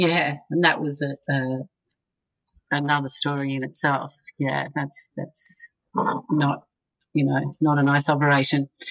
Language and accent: English; Australia; I was this girl from Australia and ringing up to get into a clinical trial in America